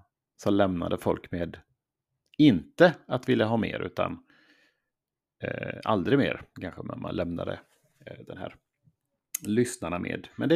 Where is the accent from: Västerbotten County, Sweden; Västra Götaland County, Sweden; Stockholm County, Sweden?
Västra Götaland County, Sweden; är alltså någonting som är ganska så känt där jag kommer ifrån. Västergötland.